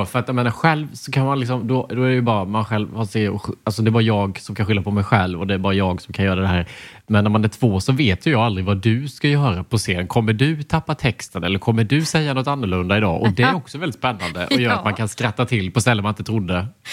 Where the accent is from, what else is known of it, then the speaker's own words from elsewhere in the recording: Småland, Sweden; accent: Småland dialect; Alltså småländskan är inte en funktionell dialekt.